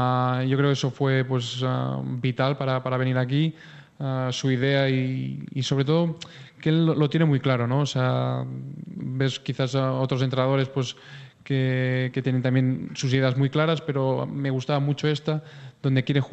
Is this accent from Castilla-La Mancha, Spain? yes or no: no; Catalonia, Spain; Yo me siento español, me siento catalán